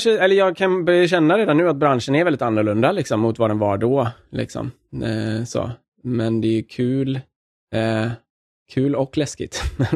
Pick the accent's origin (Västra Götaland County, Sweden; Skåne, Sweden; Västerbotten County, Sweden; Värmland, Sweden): Västra Götaland County, Sweden; Gothenburg; Jag är ju från Göteborg också då, som några av er där.